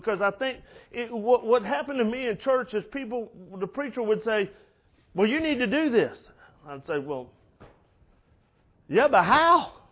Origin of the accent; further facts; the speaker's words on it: Florida, United States; I am kind of fair-skinned, and I grew up in Florida, and I'm old enough to have grown up in Florida prior to the time I ever had sunblock.